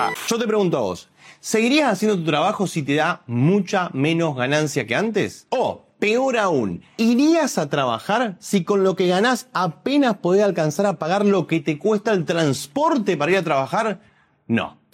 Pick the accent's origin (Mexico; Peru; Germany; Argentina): Argentina; te voy a contar cuáles fueron las consecuencias en mi país, Argentina, del control de precios